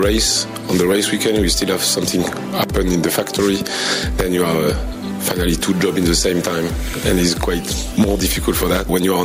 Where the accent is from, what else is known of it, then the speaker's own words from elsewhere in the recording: France; English is a second language; Yes, for sure. I went to France. I'm French, you can hear my accent. I went to Paul Ricard when I was young, and for sure Monaco.